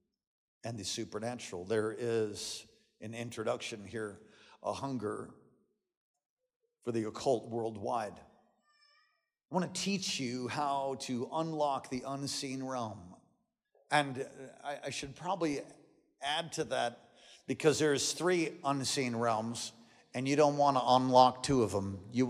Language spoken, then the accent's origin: English; New York, United States; We grew up in Long Island, New York, and we would go into Manhattan for different occasions.